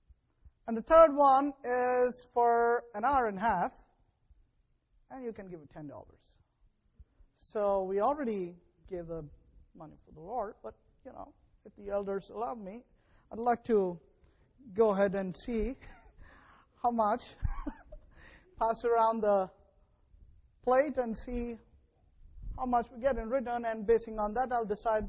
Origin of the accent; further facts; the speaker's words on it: India; first language Telugu; English is a second language; I speak in my native language, where I'm comfortable and which I'm comfortable with. And I wish I could do that here too, to make my lesson more interesting. But you don't speak Telugu, so I have to speak in English.